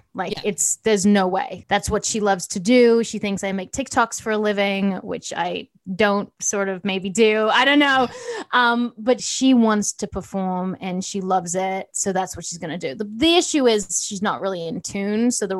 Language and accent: English; Johannesburg, Gauteng, South Africa; born there; accent: South African; also born or lived in Australia / United States; my parents are from South Africa. I was born in Johannesburg. I don't know if anyone really knows that. So it's like, I've got a little bit of a South African accent, Australian. I'm just really confused. American.